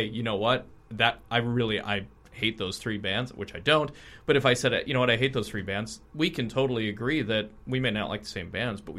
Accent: Minnesota, United States; Don't forget, I'm from Minnesota. Everything sounds goofy to me.

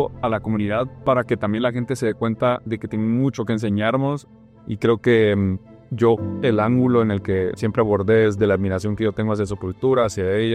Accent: Guatemala; moved away as an adult; also born or lived in Mexico City; soy guatemalteco. Yo, cuando tenía 21 años, me fui a la Ciudad de México porque estudié ópera, canto clásica. Y nada, por la música, viví 8 años

